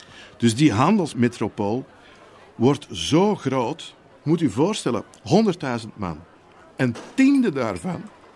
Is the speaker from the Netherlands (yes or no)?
no; Antwerp, Flanders, Belgium; want ik ben een Antwerpenaar